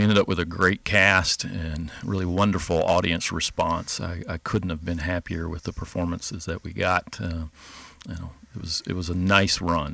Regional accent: Jackson, Tennessee, United States; born there; I was born in Jackson, Tennessee, but didn't live there very long, didn't live anywhere very long growing up.

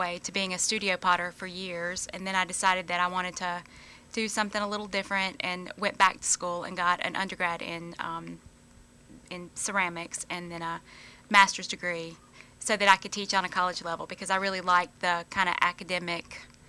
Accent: York, South Carolina, United States; now in Greenwood, United States; I'm originally from York, South Carolina. And I have been in Greenwood for 2 years. I'm starting my third year at Lander.

